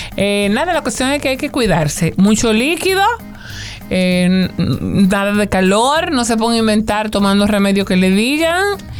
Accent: Spain; Bueno, yo soy española

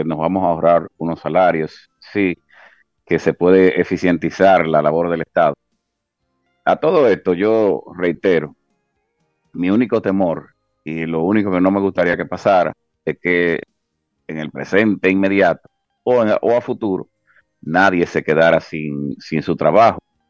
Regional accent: Dominican Republic; Pero esperamos todos, como dominicanos, dándole el espaldarazo al gobierno

